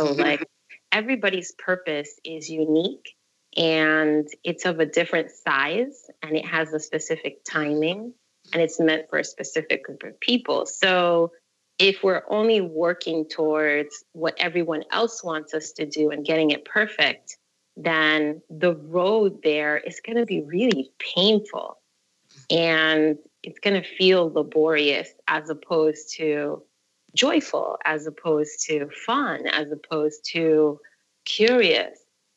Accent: New York City, New York, United States; as a New Yorker, you know, where much of the birthplace of art and fashion, you know, really is happening here

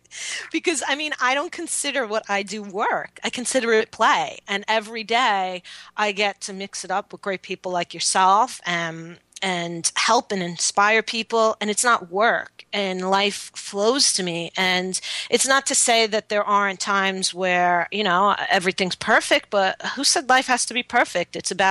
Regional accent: Queens, New York, United States; I grew up in Queens

